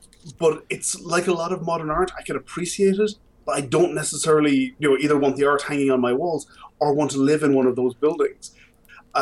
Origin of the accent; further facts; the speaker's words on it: Galway, Connacht, Ireland; I grew up in Galway City. There were a lot of my university years in Galway City